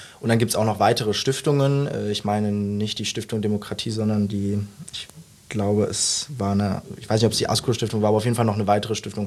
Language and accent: German; Mönchengladbach, North Rhine-Westphalia, Germany; Ich bin kein Saarländer. Ich komme ursprünglich aus Mönchengladbach, also wohne da jetzt viele Jahre meines Lebens